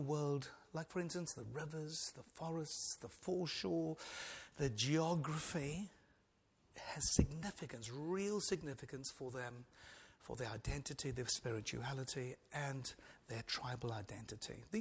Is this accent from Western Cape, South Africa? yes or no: yes; Cape Town, Western Cape, South Africa; And I grew up in Cape Town in a church, it was a fairly high church.